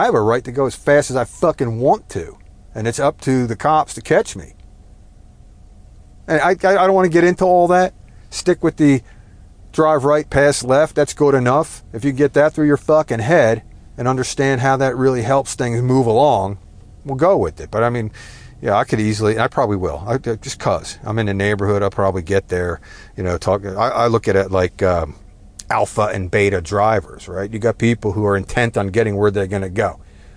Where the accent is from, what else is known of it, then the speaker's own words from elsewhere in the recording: New Jersey, United States; The idea, like growing up in New Jersey, we were always taught you drive right and pass left, right?